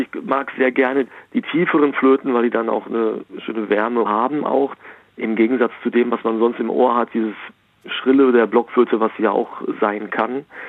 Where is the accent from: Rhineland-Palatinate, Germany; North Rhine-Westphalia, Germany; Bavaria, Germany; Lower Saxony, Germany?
North Rhine-Westphalia, Germany; Recklinghausen; Wir sind alle in Recklinghausen groß geworden, nördliches Ruhrgebiet.